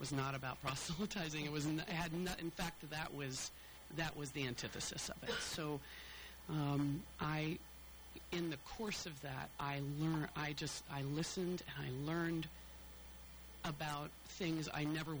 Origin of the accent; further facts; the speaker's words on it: Cincinnati, Ohio, United States; I moved back to Cincinnati. I'm from Cincinnati. I moved back here began working with a hospice here in town